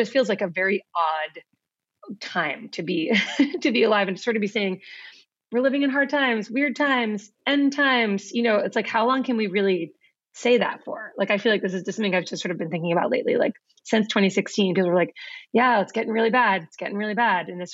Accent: Massachusetts, United States; how different it is being from Massachusetts and growing up in Massachusetts and always sort of being surrounded by people who vote the exact same way.

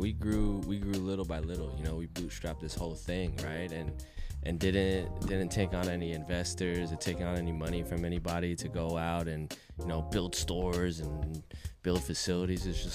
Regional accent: Thailand; I'm from Thailand.

